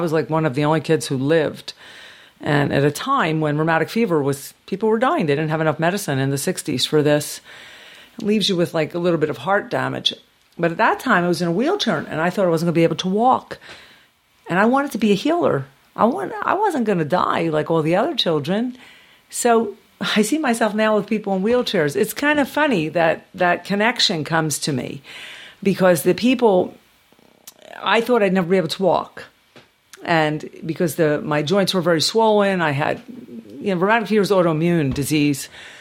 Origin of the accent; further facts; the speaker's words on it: Philadelphia, Pennsylvania, United States; born there; also born or lived in Los Angeles, United States; Well, I'm an LA-er. I'm definitely, but I was born here in South Philadelphia. And I've been back 5 years.